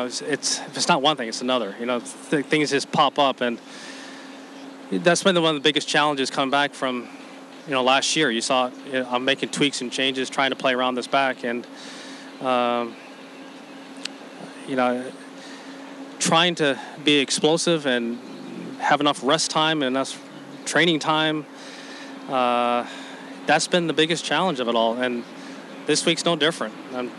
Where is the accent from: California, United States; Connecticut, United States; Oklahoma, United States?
California, United States; she's, you know, born and raised in Southern Cal like I was